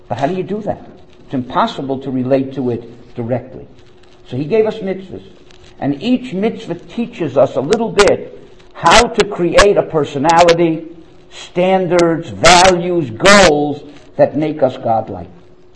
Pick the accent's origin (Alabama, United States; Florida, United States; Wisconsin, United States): Florida, United States; Miami; I grew up in Miami. I went to the Hebrew Academy of Greater Miami